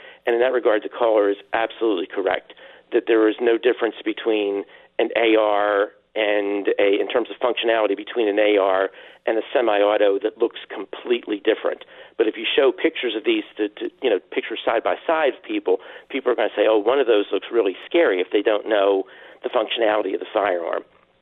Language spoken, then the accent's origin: English; Pennsylvania, United States; I'm originally from Pennsylvania, where hunting is also popular.